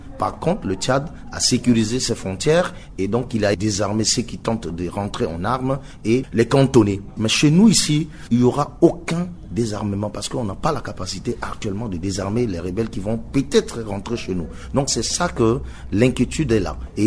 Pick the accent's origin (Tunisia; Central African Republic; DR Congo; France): Central African Republic; ils passent par ce chemin-là pour arriver chez nous en Centrafrique.